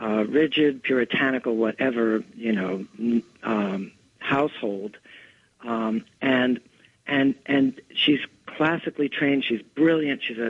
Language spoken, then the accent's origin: English; Los Angeles, California, United States; And I saw my father standing in the family room of our house where I grew up in Los Angeles, playing the clarinet